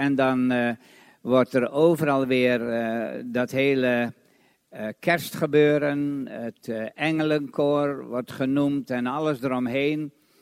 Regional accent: Almelo, Overijssel, Netherlands; Groeten uit Almelo. … Ik kom uit Almelo. Verbonden sinds 1966 aan de banier in Almelo.

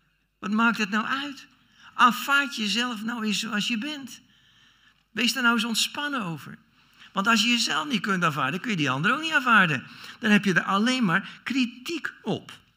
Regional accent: Netherlands; die waren toch wel een beetje lastig voor ons als Nederlanders.

